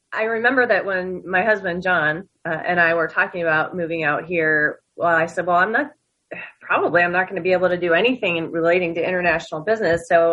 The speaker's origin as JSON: {"language": "English", "town": "Pittsburgh", "region": "Pennsylvania", "country": "United States", "tie": "born there", "said": "I was born outside of Pittsburgh, Pennsylvania."}